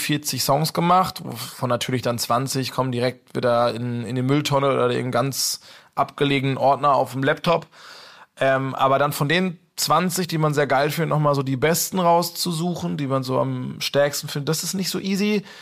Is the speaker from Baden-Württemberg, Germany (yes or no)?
yes; Karlsruhe, Baden-Württemberg, Germany; accent: South Baden; weil ich wohl ein bisschen meinen südbadischen Dialekt da kam da raus.